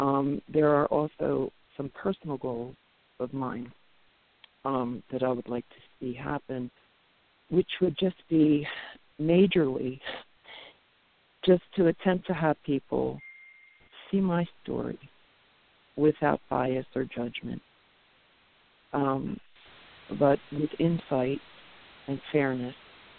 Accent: Pennsylvania, United States; born there; I was born in Pennsylvania, and I was born to two college-educated people.

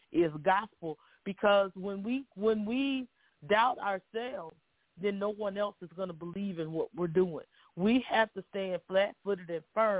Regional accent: Houston, Texas, United States; You are in Houston. I'm originally from Houston. So H-Town is truly in the house and represented.

